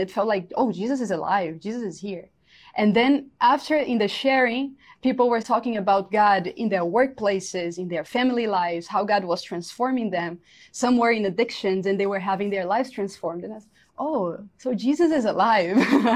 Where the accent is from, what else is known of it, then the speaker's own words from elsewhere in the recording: Fortaleza, Ceará, Brazil; And she was also a part of a prayer group in Fortaleza. That's my hometown in Brazil.